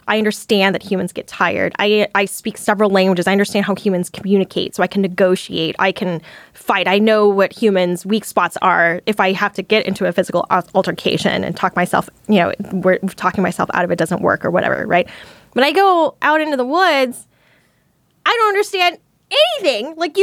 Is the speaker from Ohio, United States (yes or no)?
no; Dallas, Texas, United States; I don't have snake vision. I'm from Dallas.